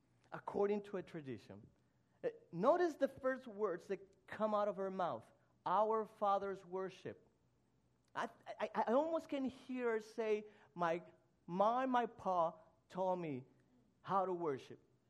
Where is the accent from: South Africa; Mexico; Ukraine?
Mexico; English is a second language; I was born and raised in Mexico.